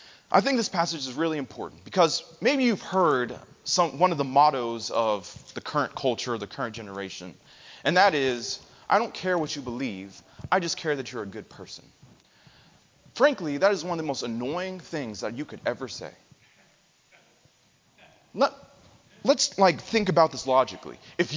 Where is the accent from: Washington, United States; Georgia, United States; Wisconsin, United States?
Georgia, United States; Atlanta; As you can tell from me, I'm a city slicker. I'm from Atlanta.